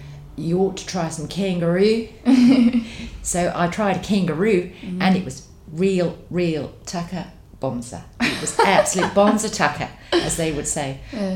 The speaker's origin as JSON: {"language": "English", "region": "England", "country": "United Kingdom", "accent": "English", "said": "went back to Sydney to see my relations over there, and it was really, really cool. Except that my English accent got me into a lot of trouble."}